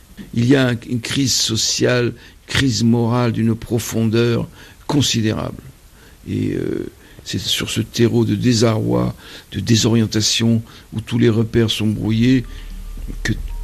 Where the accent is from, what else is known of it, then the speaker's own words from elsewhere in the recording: Tunisia; born there; moi je viens de Tunisie, c'est un pays, comme vous le savez, auquel je suis très attaché, où je suis né, auquel je dois beaucoup.